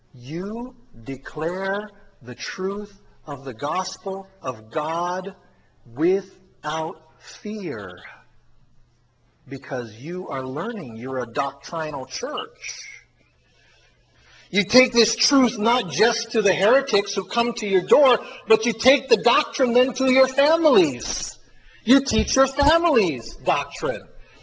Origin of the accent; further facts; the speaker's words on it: Hawaii, United States; And I came from Kauai. I didn't know anything about slums.